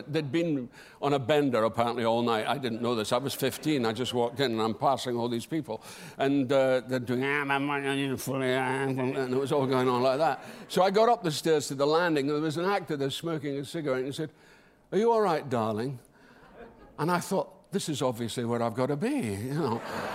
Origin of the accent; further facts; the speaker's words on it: Dundee, Scotland, United Kingdom; This is in Dundee, my hometown.